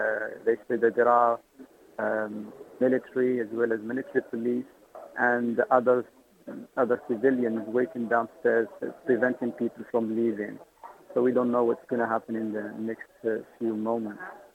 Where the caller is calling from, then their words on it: Cairo, Cairo Governorate, Egypt; I'm calling from Cairo, downtown Cairo.